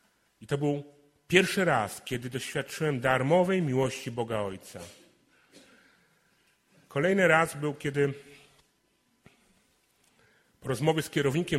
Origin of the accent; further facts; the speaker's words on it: Mogilno, Lesser Poland, Poland; Przyjechałem do Was z Mogilna, to jest taka mała wioska koło Nowego Sącza.